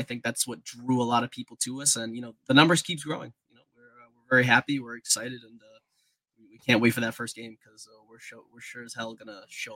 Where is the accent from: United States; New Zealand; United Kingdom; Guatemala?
Guatemala; Zacapa; My father even played in Guatemala. So I was a big fan of Deportivo Zacapa. So that was my hometown team.